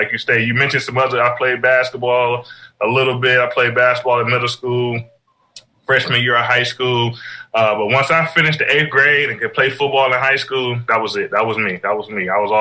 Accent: Cleveland, Ohio, United States; And growing up in Cleveland, as you guys mentioned, went to Glenville High School in Cleveland.

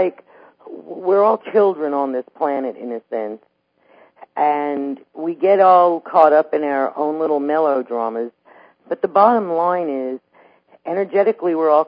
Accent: New York, United States; born there; I said I was born on the Lower East Side of New York.

